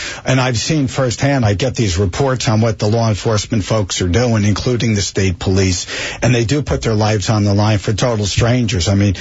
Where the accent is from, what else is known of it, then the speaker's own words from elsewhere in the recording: Springfield, New Jersey, United States; And like I said, I grew up in Springfield, so Union County is my roots as well.